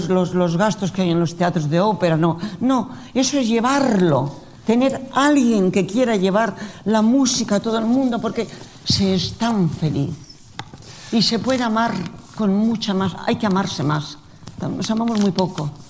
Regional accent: Spain; Nosotros estamos en España y somos los españoles.

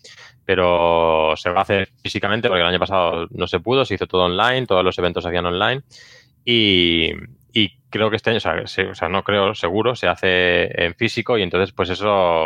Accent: Barcelona, Catalonia, Spain; yo soy de Barcelona, pues en Barcelona hay algunas asociaciones

